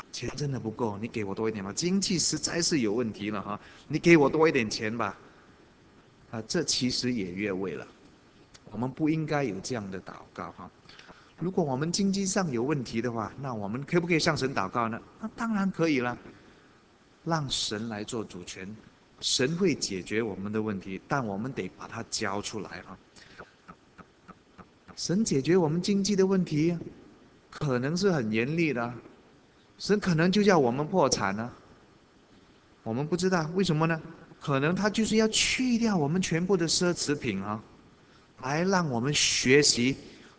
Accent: Singapore; 我们新加坡人呢，他们叫一些富人呢，有时候叫得不好听了

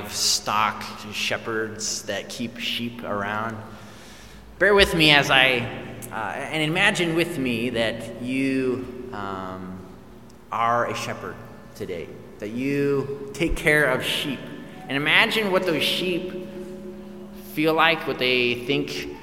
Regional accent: Colorado, United States; now in Singapore; I am from the U.S. I'm from Colorado, and I am the youngest of nine children

